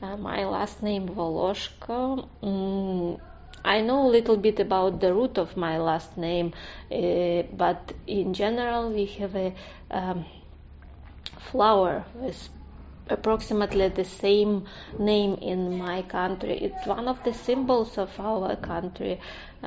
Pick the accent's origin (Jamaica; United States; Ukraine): Ukraine; English is a second language; I'm from Ukraine right now. Yes, I'm from Ukraine, originally from Ukraine.